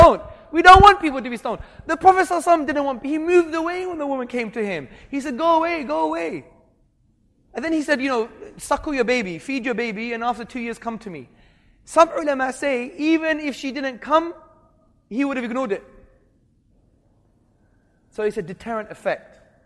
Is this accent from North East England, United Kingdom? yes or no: no; Hackney, London, United Kingdom; I was brought up in Hackney. I used to go to Soho, very bad area in London.